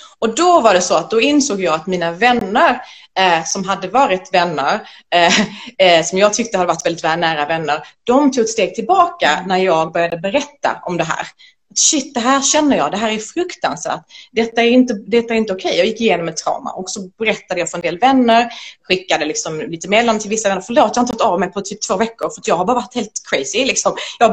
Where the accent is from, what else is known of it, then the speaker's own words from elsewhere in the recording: Sweden; för jag är uppväxt i Sverige